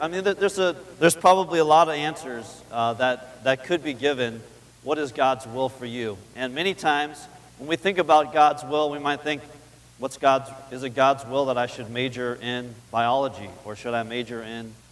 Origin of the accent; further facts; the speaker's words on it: Los Angeles, California, United States; I am from Los Angeles, California.